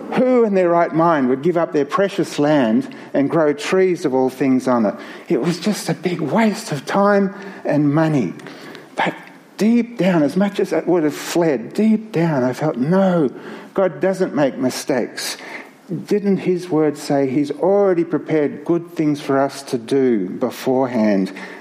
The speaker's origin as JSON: {"language": "English", "town": "Myrtleford", "region": "Victoria", "country": "Australia", "tie": "born or raised there", "said": "in my childhood growing up in Myrtleford"}